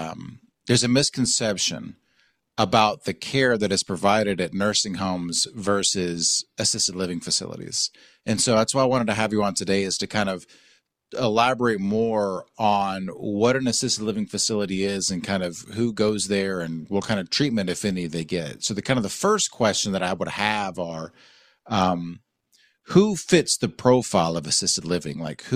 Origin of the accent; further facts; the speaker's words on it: Mount Juliet, Tennessee, United States; Which, growing up in Mount Juliet, Tennessee, we had to, that was a part of our health class.